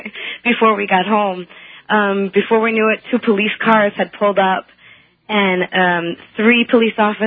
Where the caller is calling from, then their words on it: New York City, New York, United States; Hi. I'm calling from New York City, and I have a police horror story from New Year's Eve.